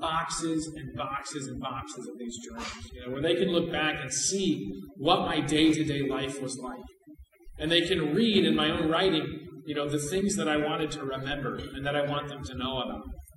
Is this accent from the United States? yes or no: yes; Illinois, United States; My grandfather, I grew up in Illinois. He lived in New Jersey